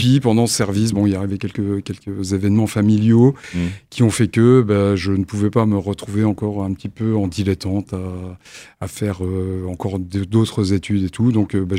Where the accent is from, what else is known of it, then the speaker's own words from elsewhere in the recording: Germany; moi, j'ai passé mon enfance en Allemagne. Mm-hmm. Donc, mon papa était militaire en Allemagne.